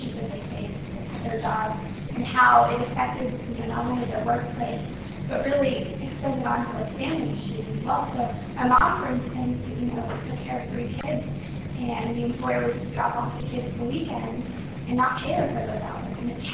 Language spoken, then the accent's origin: English; Texas, United States; also born or lived in Colombia; I was born in Colombia. I was raised in Texas.